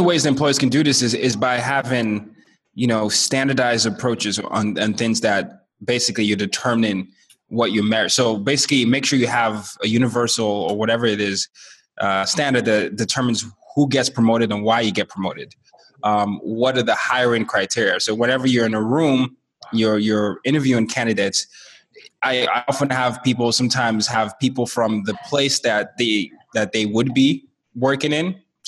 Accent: Nigeria; I'm a Nigerian who grew up in 5 countries and 4 continents. So for much of my life, I've been essentially the minority everywhere I've been.

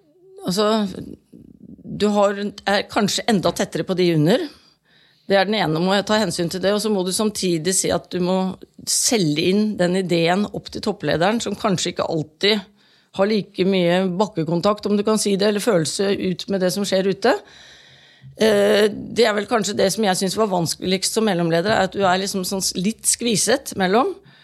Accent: Halden, Østfold, Norway; jeg kommer jo selv fra Halden

